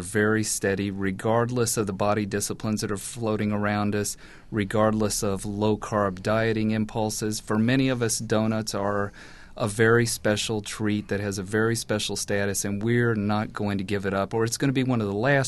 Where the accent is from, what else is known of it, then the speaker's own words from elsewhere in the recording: Richmond, Virginia, United States; I grew up in Richmond, Virginia, and there was a Krispy Kreme at the other side of town.